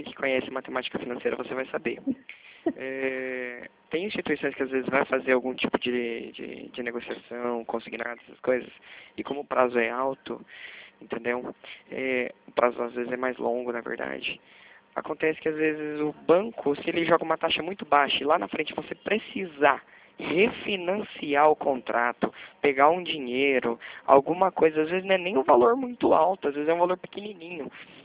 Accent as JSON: {"language": "Portuguese", "town": "Mogi Guaçu", "region": "São Paulo", "country": "Brazil", "said": "eu sou daqui de Mogi Guaçu, moro ali no Santa Cruz."}